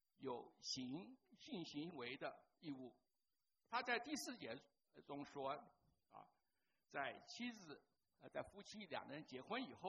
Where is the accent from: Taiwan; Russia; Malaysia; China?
China; 保罗好像是很赞成我们中国人所说的什么男大当婚女大当嫁的观念